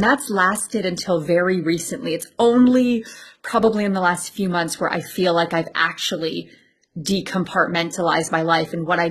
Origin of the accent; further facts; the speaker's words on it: Canada; but I felt like that in the city that I grew up in Canada.